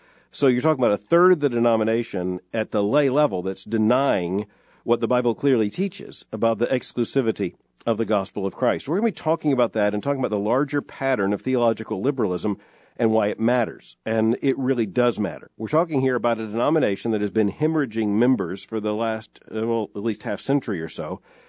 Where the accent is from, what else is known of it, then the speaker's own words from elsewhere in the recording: Florida, United States; I was growing up in South Florida, and there was a great deal of attention back then to the Bermuda Triangle and things like that.